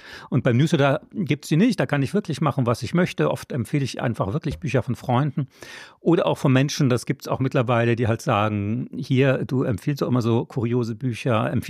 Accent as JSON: {"language": "German", "country": "France", "said": "Ich bin ja auch Franzose."}